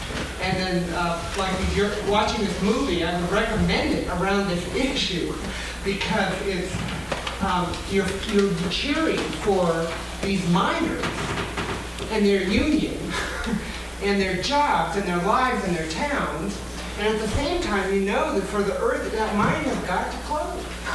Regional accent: Seattle, Washington, United States; from Seattle

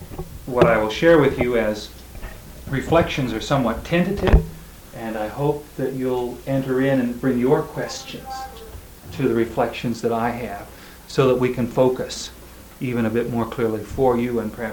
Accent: Richland, Washington, United States; When I was a little boy, I was raised in the Northwest here in a city, not a large city, about 30,000 in Richland, Washington.

